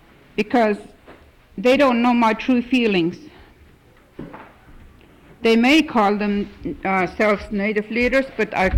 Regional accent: Stevens Village, Alaska, United States; now in Fairbanks, United States; born and raised in Stevens Village. I have been living in Fairbanks with my family for the last 24 years, but my roots is here.

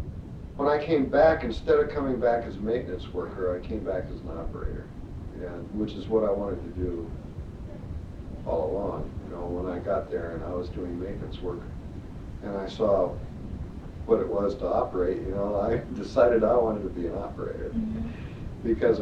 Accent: Kodiak, Alaska, United States; Well, it's a little island out in the middle of the ocean, probably never heard of it. I came from Kodiak.

